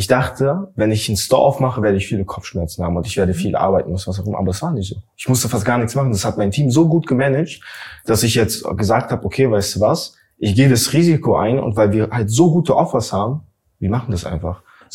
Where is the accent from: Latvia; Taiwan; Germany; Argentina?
Latvia; born or raised there; moved away